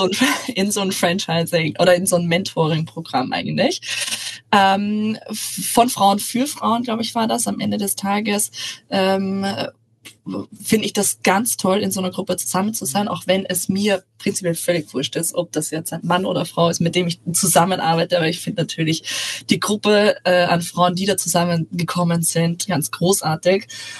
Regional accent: Austria; now in Hamburg, Germany; Hier habe ich mich natürlich in Deutschland mittlerweile nach 9 Jahren gut angepasst. Aber ich würde sagen, meine Heimat wird immer Österreich bleiben und mein Zuhause ist aktuell Hamburg

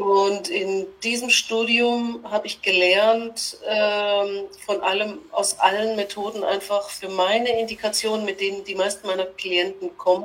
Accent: Hesse, Germany; Ich komme aus dem Mittelpunkt von Deutschland. Ich glaube, es ist der geografische Mittelpunkt von Deutschland. Gambacher Kreuz, da wo sich die Nord-Süd-Achse kreuzt, 40 Kilometer nördlich von Frankfurt in Hessen. Lich genau genommen.

